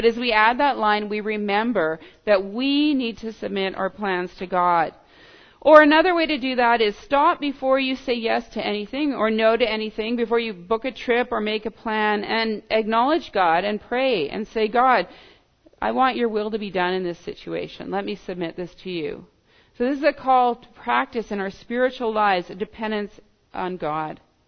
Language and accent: English; Canada; I can presume so many of those things as a Canadian.